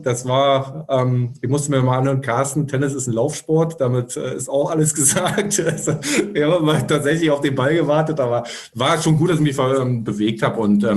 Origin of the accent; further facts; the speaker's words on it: East Berlin, Berlin, Germany; wir kommen aus Ostberlin. Ich bin in Ostberlin 1977, boah, schon lange her, aber ist so immer so, geboren